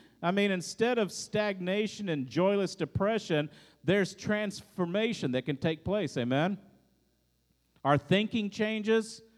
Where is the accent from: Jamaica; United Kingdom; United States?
United States; Texas; also born or lived in Hawaii; I grew up in Texas. Yes, we went to the Gulf of Mexico.